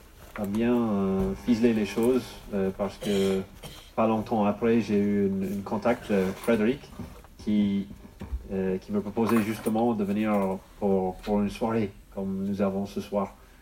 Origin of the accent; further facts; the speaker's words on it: Ireland; French is a second language; now in France; Et sans doute, vous avez repéré un accent un petit peu pas d'ici. Et je viens d'Irlande, au pays d'Irlande, mais j'habite maintenant peut-être depuis 5-6 ans dans le sud de votre beau pays